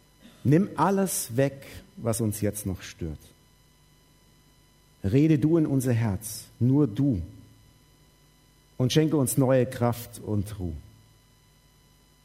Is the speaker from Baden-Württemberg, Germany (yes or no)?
yes; Baden-Württemberg, Germany; Ihr müsst wissen, ich bin Schwabe, gell?